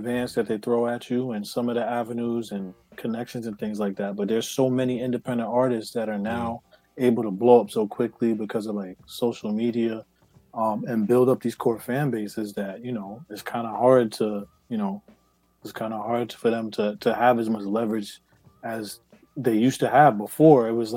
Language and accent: English; Harlem, New York, United States; also born or lived in Central Florida / Pennsylvania; I'm originally from Harlem. I lived there for like 12 years, then I moved down south. I lived in Central Florida for a little bit, Kissimmee, Orlando area.